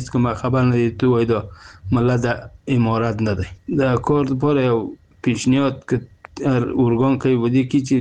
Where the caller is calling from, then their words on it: Iran; زه یو نفر د ایران غوږیومه